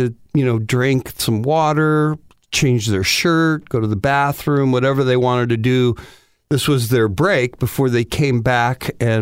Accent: Detroit, Michigan, United States; And I'm from Detroit. I don't know shit about hurricanes.

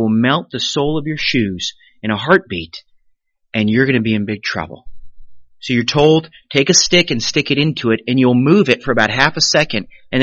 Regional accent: Hawaii, United States; born there; Well, I was born on the Big Island of Hawaii.

